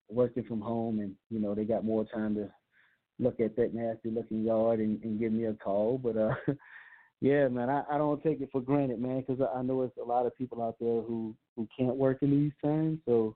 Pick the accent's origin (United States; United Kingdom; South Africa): United States; California; I grew up in one of the worst projects out there, man. Anybody from the Bay listening, know, man, I grew up in Greenfield. You know, I grew up in all the roughest parts in the city, man.